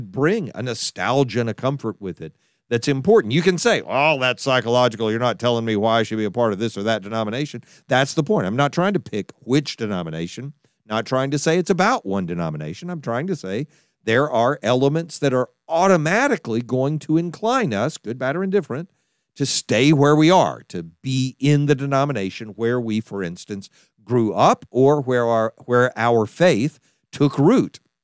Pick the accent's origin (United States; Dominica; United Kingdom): United States; Texas; and I know this one because I'm from Texas, state pride, and the jokes we tell about that.